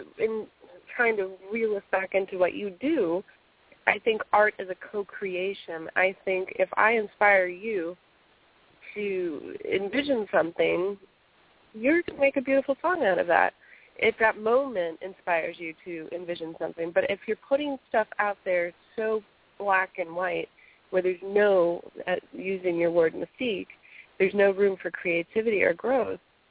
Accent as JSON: {"language": "English", "town": "Miami", "region": "Florida", "country": "United States", "tie": "born or raised there", "said": "I grew up in the Miami area."}